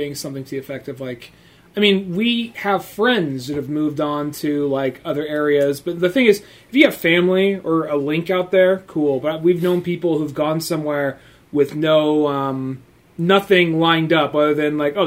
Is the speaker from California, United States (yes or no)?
yes; California, United States; Like, I'm from California.